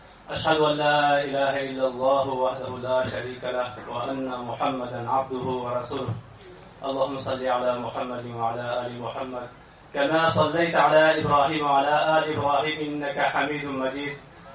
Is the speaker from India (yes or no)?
no; Takhar, Afghanistan; Urdu is a second language; میرا تعلق افغانستان سے ہے، صوبہ تخار.